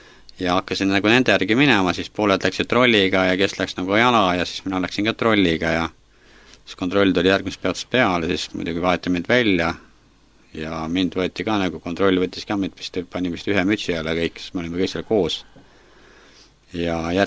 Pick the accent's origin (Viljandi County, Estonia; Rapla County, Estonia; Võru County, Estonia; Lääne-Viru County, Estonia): Võru County, Estonia; Võru; ma olen Võrust pärit kuskilt kaugelt Eestima otsast